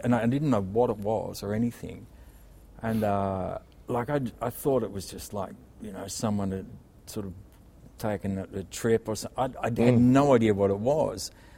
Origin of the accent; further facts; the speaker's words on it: Ballarat, Victoria, Australia; also born or lived in Melbourne; when I was growing up in Ballarat. So I kind of moved to Melbourne when I was 17 to study.